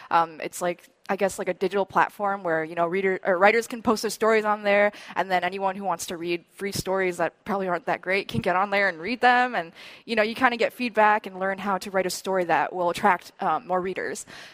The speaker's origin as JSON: {"language": "English", "region": "Michigan", "country": "United States", "tie": "born or raised there", "said": "So I was born and raised in Michigan. Has anyone been to Michigan, visited Michigan?"}